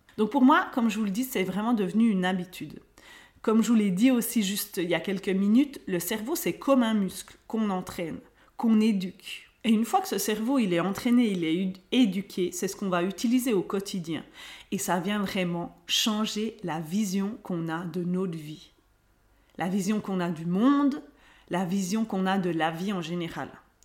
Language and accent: French; Switzerland; et moi, ma situation en tant qu'Européenne et en plus en tant que Suisse.